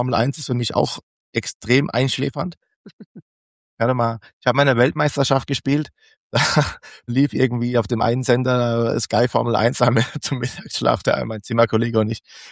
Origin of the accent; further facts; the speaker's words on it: Lampertheim, Hesse, Germany; Also ich weiß zum Beispiel, in Lambertheim, wo ich aufgewachsen bin, gab es das nicht.